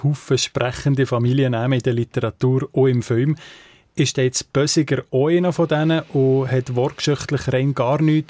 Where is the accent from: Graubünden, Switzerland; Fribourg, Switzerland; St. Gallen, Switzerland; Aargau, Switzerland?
Fribourg, Switzerland; Bösingen im Sensenbezirk, das kenne ich natürlich. Ich bin gerade im Dorf nebenan aufgewachsen.